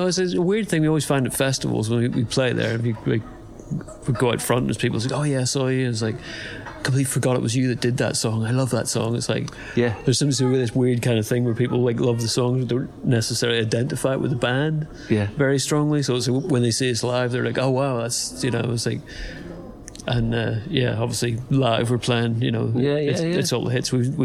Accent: Northern Ireland, United Kingdom; coming from Northern Ireland

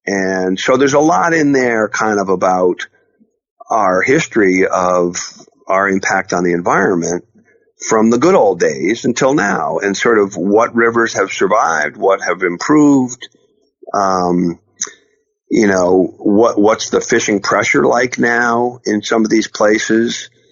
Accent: Troy, New York, United States; In Troy, New York. I grew up in Troy, New York.

